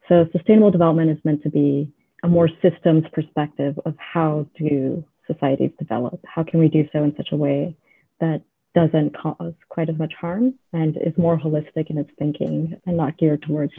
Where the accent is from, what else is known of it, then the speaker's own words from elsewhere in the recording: United States; now in United Kingdom; I felt guilty of just coming from a country that's so privileged and doesn't recognize its pri